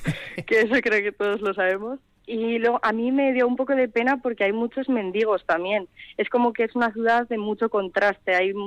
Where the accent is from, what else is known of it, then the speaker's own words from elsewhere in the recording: Vitoria, Basque Country, Spain; soy de Vitoria